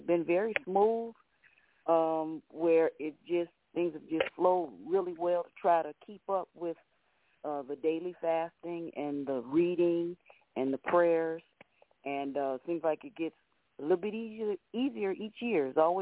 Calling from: Chicago, Illinois, United States; I am calling from Chicago.

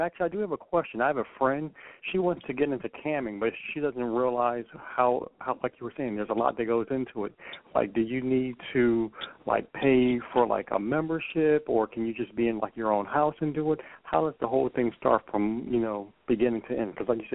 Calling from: Los Angeles, California, United States; Hey, girls. … I'm in Los Angeles.

